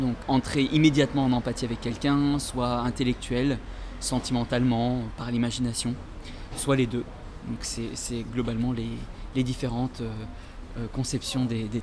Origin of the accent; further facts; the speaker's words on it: France; born there; Je suis un homme, je suis né en France.